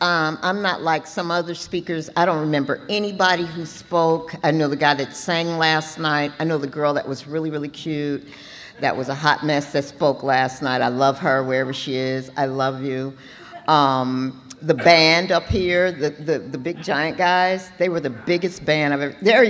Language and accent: English; Atlanta, Georgia, United States; also born or lived in Los Angeles; I'm out here from Atlanta, Georgia, by way of Los Angeles, California.